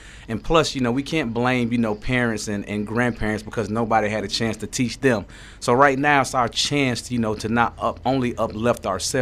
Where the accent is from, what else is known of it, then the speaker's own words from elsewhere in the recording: Columbus, Ohio, United States; also born or lived in Florida; Right. I'm from Columbus.